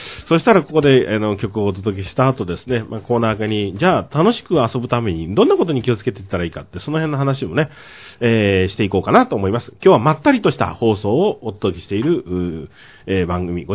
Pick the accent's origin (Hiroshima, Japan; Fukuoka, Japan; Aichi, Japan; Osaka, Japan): Fukuoka, Japan; Tagawa; 私は出身が福岡なんですが、私の出身地が田川というところなんですけども、彦山川っていう川が流れてまして